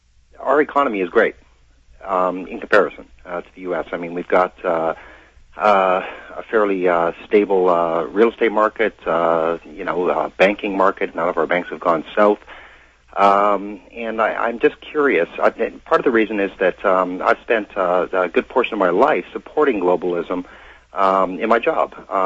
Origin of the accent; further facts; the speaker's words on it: Canada; I'm a Canadian, and there are some substantial differences between the U.S. system and the Canadian system